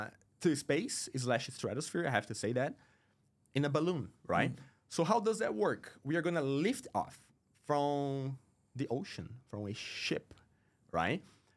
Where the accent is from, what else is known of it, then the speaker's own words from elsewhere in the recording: Brazil; now in Dubai, United Arab Emirates; I am from Brazil